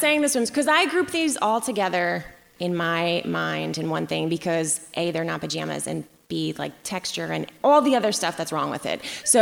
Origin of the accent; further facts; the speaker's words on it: New Jersey, United States; I'm from Jersey originally.